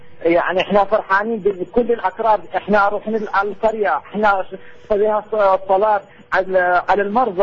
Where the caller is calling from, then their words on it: Iraq; Arabic is a second language; أنا من العراق أتكلم. أنا كردي خلفية مسلم. صار أنا سنة واحدة أنا صار آمن بالمسيح.